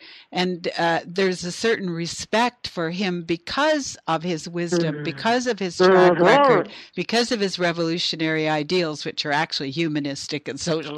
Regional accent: Canada; as a Canadian

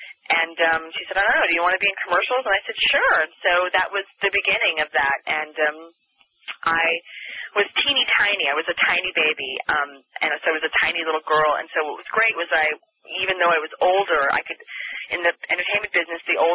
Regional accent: Anaheim, California, United States; born there; So what happened is I was born in Anaheim, and women weren't really in private rooms

